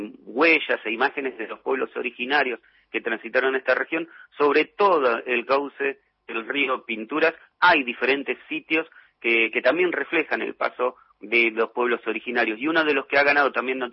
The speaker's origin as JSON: {"language": "Spanish", "town": "La Plata", "region": "Buenos Aires Province", "country": "Argentina", "moved": "as an adult", "lives_now": "Perito Moreno, Argentina", "said": "yo soy platense. Ya hace 10 años que vivo acá en Perito Moreno. Llegué con una oportunidad laboral cuando terminé la universidad allá en La Plata, en la Facultad de Periodismo."}